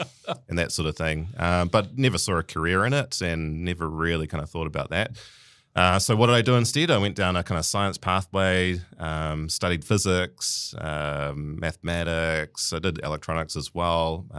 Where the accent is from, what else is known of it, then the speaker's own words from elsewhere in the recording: Tauranga, Bay of Plenty, New Zealand; Yep, that's my hometown, Tauranga.